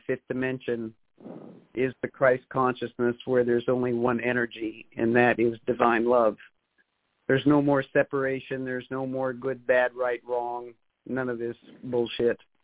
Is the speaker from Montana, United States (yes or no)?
yes; Great Falls, Montana, United States; And so kind of just gravitated towards sports, which I pretty much excelled at growing up in Great Falls, Montana.